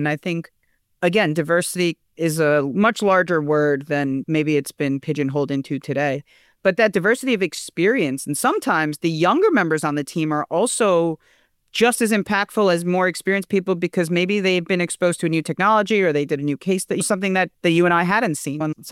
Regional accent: Mineola, New York, United States; And I grew up in Mineola, so a lot of the third track work with the raising tracks and lowering tracks, and it's changed.

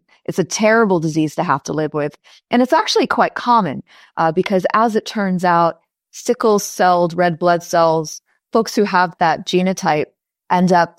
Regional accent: United States; And I'm American. I live in the United States.

